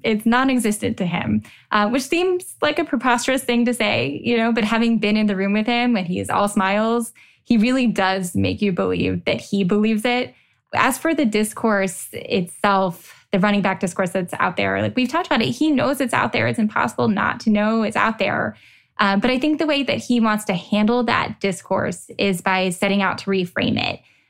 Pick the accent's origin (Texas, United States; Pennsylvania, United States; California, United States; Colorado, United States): Pennsylvania, United States; Philadelphia; whether it's my hometown of Philly or another altogether that gets him